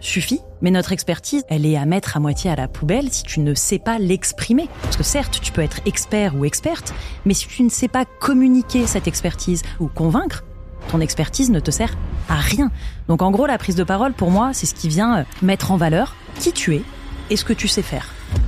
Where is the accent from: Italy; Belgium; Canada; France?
France; Paris, Île-de-France; je suis parisienne. J'aime Paris et je déteste Paris à la fois.